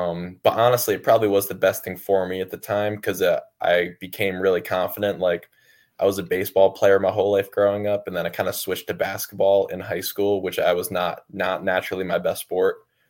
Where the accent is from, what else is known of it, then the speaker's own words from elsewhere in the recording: Connecticut, United States; Connecticut is not the best. I mean, yeah, I'm not going to knock that. But, I mean, we got some hoopers